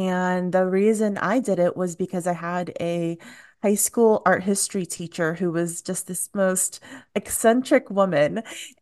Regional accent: California, United States; moved away as an adult; also born or lived in San Diego; now in Chicago, United States; So I was living in California, so I grew up in California all of my life, up until the age of 28, I think. 27, 28, around there.

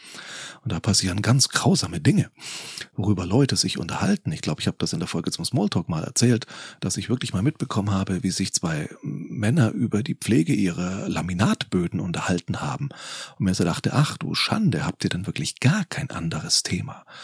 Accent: Bavaria, Germany; Hier in meiner Heimat Franken

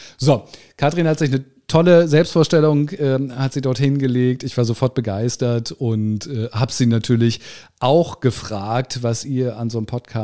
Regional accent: Stadthagen, Lower Saxony, Germany; es war tatsächlich in meiner Jugend in Stadthagen, in dem Ort, wo ich aufgewachsen bin

